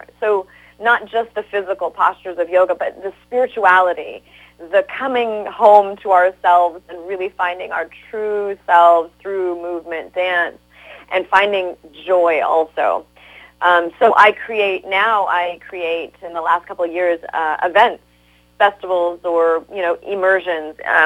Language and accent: English; Canada; even though I was born in Canada, as we grew up, we would always go visit family or friends on the weekend.